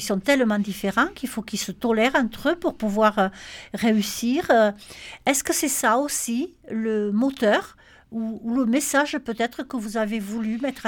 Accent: Occitanie, France; Peut-être parce que je connais aussi le Volvestre, parce que je suis du Volvestre, peut-être ça y joue

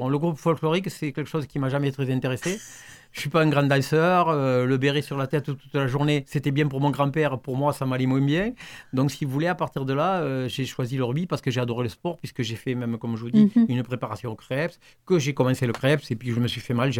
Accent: Montréjeau, Occitanie, France; je viens de Montrégeau, qui était un pays de rugby, où j'ai joué tout jeune.

